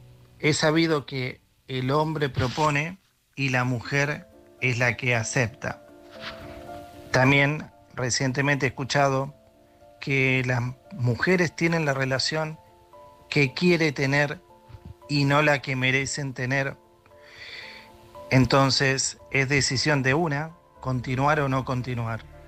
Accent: Girona, Catalonia, Spain; de Girona.

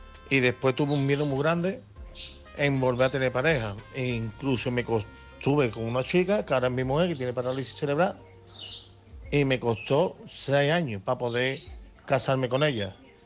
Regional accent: Seville, Andalusia, Spain; Hola, buenas noches … de Sevilla

